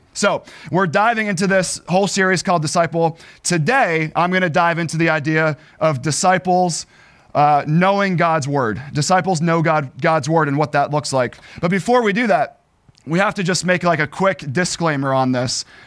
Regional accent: Pennsylvania, United States; So, originally, I'm from Western Pennsylvania. After college, my wife Kim and I moved down to the Pittsburgh area.

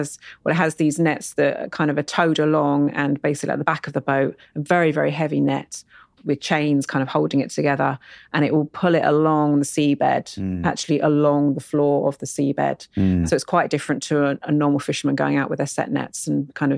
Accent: Shoreham, South East England, United Kingdom; And I love that as well, growing up in Shoreham as well.

